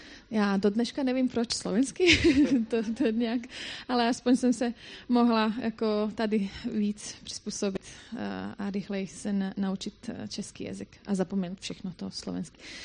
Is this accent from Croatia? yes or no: yes; Croatia; Czech is a second language; jsem z Chorvatska a moje čeština není dokonalá, tak já se omlouvám za chyby